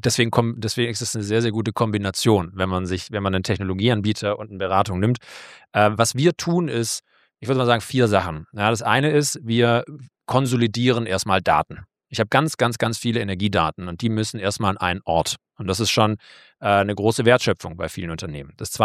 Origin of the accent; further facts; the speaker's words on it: Germany; Ich bin am Bodensee in einem Kunststoffunternehmen aufgewachsen.